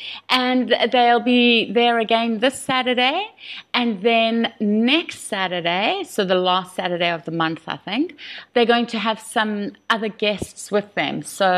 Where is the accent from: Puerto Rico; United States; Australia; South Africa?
South Africa; KwaZulu-Natal; I grew up with polo in Shangweni